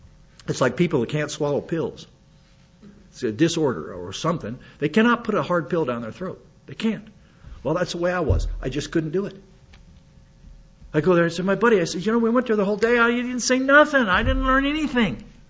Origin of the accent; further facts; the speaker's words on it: Hot Springs, South Dakota, United States; moved away; So God drugged me off to St. Louis, Missouri. Against my will. That was really against my will. Did it at Christmas too. That even made it worse. All my friends were back in Hot Springs, South Dakota, population 5,000.